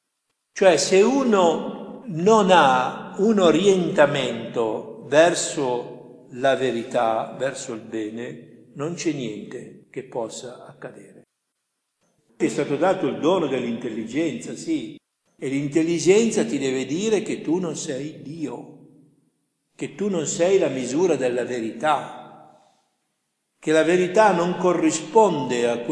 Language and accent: Italian; Caltavuturo, Sicily, Italy; born there; now in Milan, Italy; io sono nato a Caltavudura, poi ho vissuto la vita a Milano.